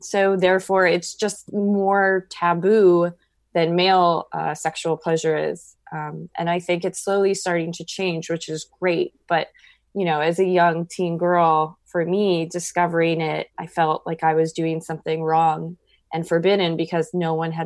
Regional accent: Iowa, United States; actually happened to me when I was growing up in Iowa and going to Catholic school for 13 years.

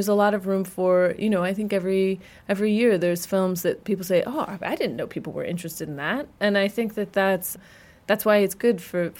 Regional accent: California, United States; And I'm from California, so it's doubly bad.

